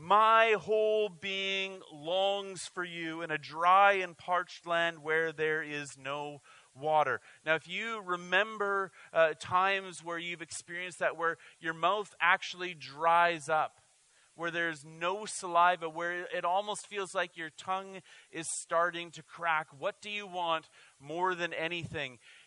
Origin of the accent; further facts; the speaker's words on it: Cranbrook, British Columbia, Canada; my small Baptist church growing up in Cranbrook